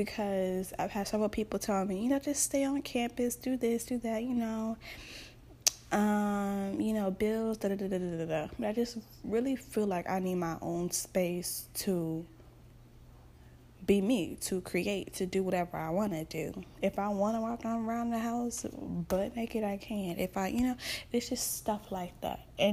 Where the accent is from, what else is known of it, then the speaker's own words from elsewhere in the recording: Virginia, United States; now in Maryland, United States; I am originally from Virginia, but I go to school in Maryland, well, college in Maryland.